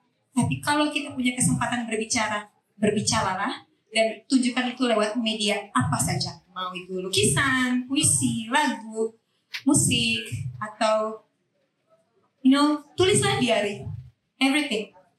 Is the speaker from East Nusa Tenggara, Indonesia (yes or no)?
yes; Ende, East Nusa Tenggara, Indonesia; now in Bali, Indonesia; Saya datang dari Ende Flores dan sudah beberapa tahun di sini